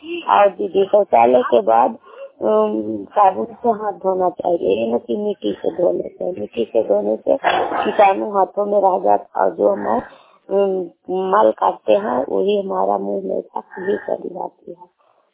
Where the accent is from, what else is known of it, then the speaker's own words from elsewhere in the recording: Bihar, India; हम नालंदा जिला के रहने वाली हूँ।